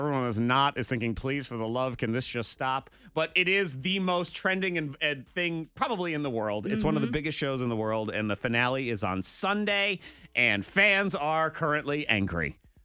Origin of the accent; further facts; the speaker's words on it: New England, United States; Again, I'm from New England.